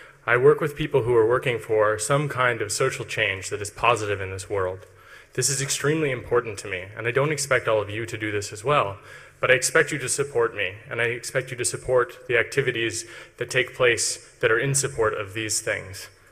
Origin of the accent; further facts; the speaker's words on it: United States; I'm an American, born and raised, who's unhappy.